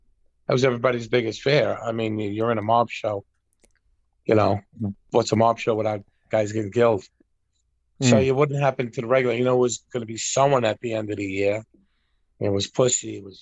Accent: Brooklyn, New York, United States; Like I said, I grew up in Brooklyn.

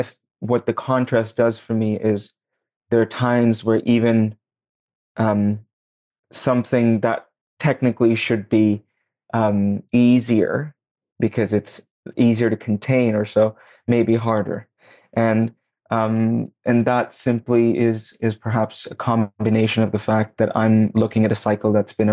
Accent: India; So I come originally from India, and it's still developing there.

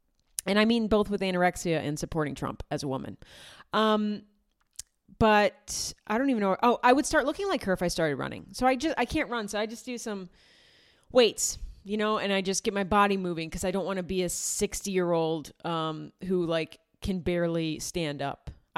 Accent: Rochester, New York, United States; Rochester, New York, my hometown. I'm going to get a garbage plate.

